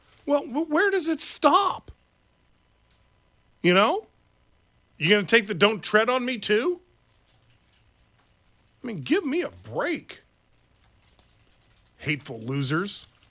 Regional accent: the South, United States; Maybe it's because I grew up mostly in the South.

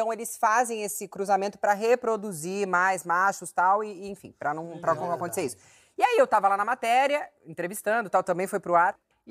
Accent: Campinas, São Paulo, Brazil; Eu sou de Campinas, mas eu nasci e cresci em Barão Geraldo, que era, assim, estrada de terra, é uma coisa bem, assim, morava em frente a uma fazenda. É, cresci também, boa parte da minha família é do sul de Minas.

